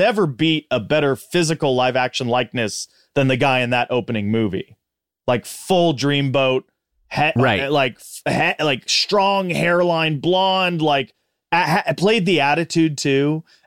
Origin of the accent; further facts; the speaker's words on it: Big Bear City, California, United States; I grew up in Big Bear City, California, and we were at Bear City Video renting it